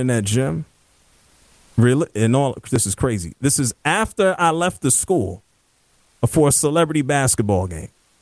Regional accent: Philadelphia, Pennsylvania, United States; born there; I was born in Philly, so whatever, but I'm sitting here with a Drexel shirt on.

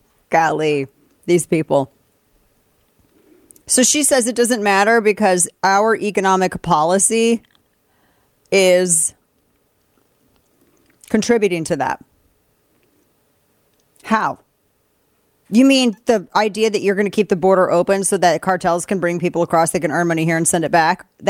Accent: the Ozarks, United States; I can say that because I'm from the Ozarks, so I can say this.

